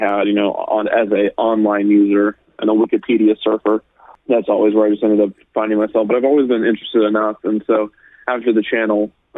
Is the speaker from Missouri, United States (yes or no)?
no; Kansas City, Kansas, United States; I grew up in around Kansas City, on the Kansas side, as I mentioned in one of my videos. There are no theme parks there.